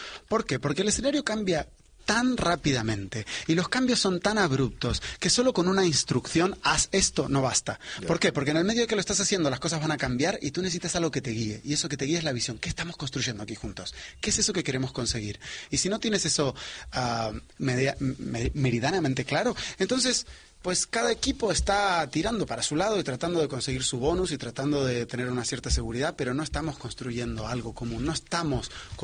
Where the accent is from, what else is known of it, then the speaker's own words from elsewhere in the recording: Spain; Y los españoles somos creativos, los latinoamericanos somos creativos